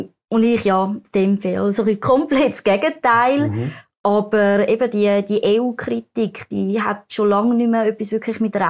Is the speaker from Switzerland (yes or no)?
yes; Switzerland; ich bin in der Schweiz aufgewachsen, ich habe das Erfolgsmodell dürfen eins zu eins miterleben